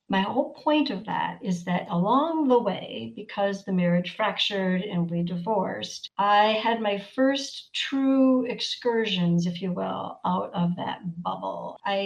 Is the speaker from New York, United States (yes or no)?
no; Grand Rapids, Michigan, United States; I grew up in Grand Rapids, Michigan. I've only moved about 30 miles west. I'm nestled right up against Lake Michigan, and you'll have to pry me out with a crowbar to get me any further away from the lake now.